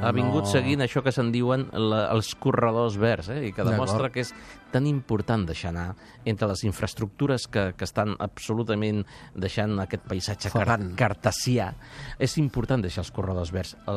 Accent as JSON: {"language": "Catalan", "region": "Catalonia", "country": "Spain", "tie": "born or raised there", "said": "vaig estar tota la meva infantesa i part de la meva joventut a les Gavarres"}